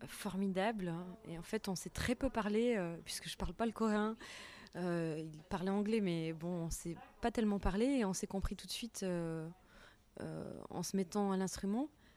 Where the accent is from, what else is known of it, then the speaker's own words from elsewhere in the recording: France; puisque je suis française